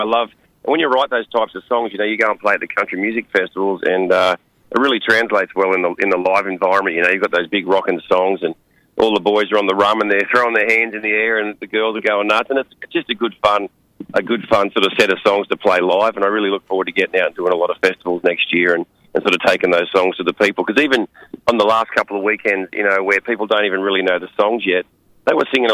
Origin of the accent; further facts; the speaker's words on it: Newcastle, New South Wales, Australia; And then came back and then hit Sydney and Newcastle, which is my hometown, Newcastle.